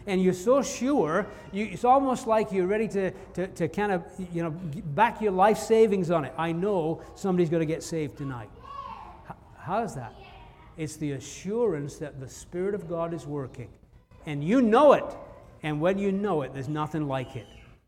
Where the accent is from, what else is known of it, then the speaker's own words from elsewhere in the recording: England, United Kingdom; moved away as an adult; Again, growing up in England, the only people that had guns were the police.